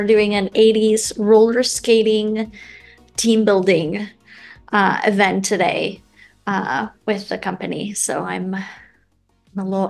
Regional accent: Albania; I grew up in Albania, this tiny little Mediterranean country in Eastern Europe. It's north of Greece.

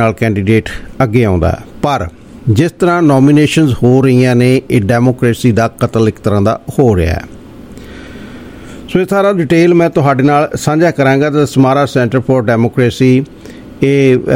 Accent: Jhande, Punjab, India; ਜਿਹੜੇ ਸਾਡੇ ਇਸ ਝਾਂਡੇ ਮੇਰਾ ਪਿੰਡ ਹੈ

